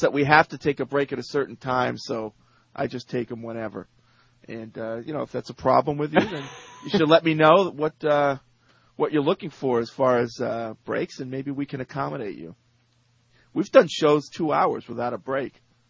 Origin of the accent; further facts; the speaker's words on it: Quincy, Massachusetts, United States; I was born and raised in Quincy, Mass., home of Dunkin' Donuts.